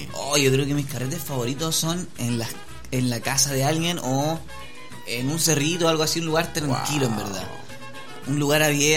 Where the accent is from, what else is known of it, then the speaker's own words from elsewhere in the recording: Piña Blanca, Chile; also born or lived in Sweden; Nací allá y viví un año allá junto con mis padres y mis dos hermanos mayores. Y después nos vinieron acá a Chile. Creo que primero llegaron a Santiago y después llegaron a Piña Blanca.